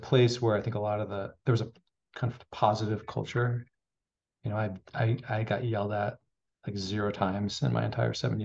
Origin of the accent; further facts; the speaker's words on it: Randolph, Vermont, United States; So I grew up in Vermont, went to public high school in Randolph Union High School, which was a five town union high school because the towns are pretty small there.